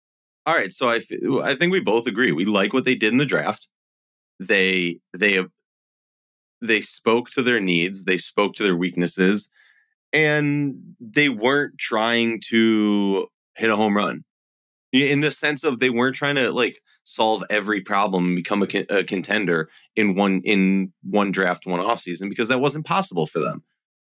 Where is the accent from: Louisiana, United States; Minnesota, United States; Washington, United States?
Minnesota, United States; accent: Minnesota; I think, one, that was my Minnesota accent coming in hard there.